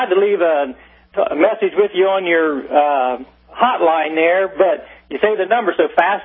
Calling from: Ohio, United States; I'm here from Ohio. I've talked to you before. I'm the pastor.

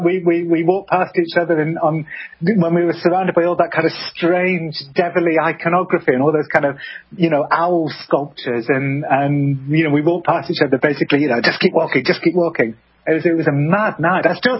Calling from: London, United Kingdom; I am joining you from London.

